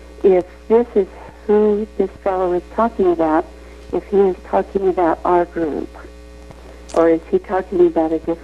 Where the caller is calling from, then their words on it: Provo, Utah, United States; from Provo, and I have lived in Utah for 60 years